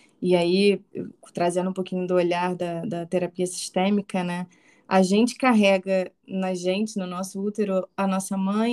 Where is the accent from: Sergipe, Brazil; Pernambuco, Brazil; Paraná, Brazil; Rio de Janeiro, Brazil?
Rio de Janeiro, Brazil; Eu venho do Rio, né? Da capital, a gente morei lá a minha vida inteira, agora que vim para o interior, enfim.